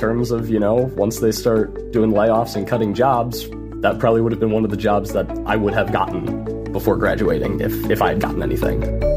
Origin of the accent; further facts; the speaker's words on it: Avon, Ohio, United States; I'm from Avon, Ohio, and I recently graduated from Ohio State University. My plans now are I would like to move to LA.